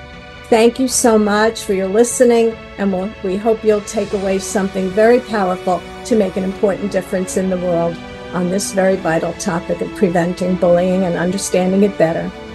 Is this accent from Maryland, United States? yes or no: no; New Jersey, United States; now in Florida, United States; In my home state of New Jersey, which doesn't have a great rating on education nationally